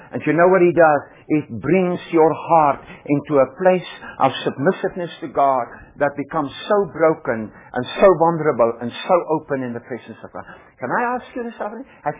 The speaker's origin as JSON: {"language": "English", "region": "Free State", "country": "South Africa", "tie": "born or raised there", "said": "I was born and brought up in Africa, and brother and sister, when we were brought up in Africa, the first 15 years of our lives, we were desperately poor. We were brought up in the Orange Free State in Southern Africa."}